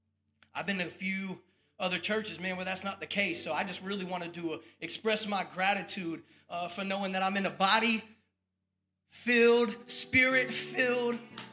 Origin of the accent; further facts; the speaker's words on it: Tampa, Florida, United States; I am from Tampa, Florida